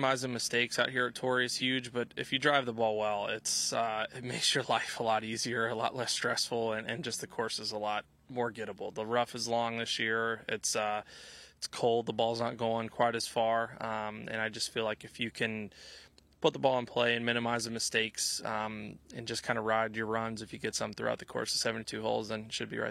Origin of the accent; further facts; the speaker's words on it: Louisville, Kentucky, United States; growing up in Louisville, it kind of, and then her in Chicago brought back some fall vibes for both of us.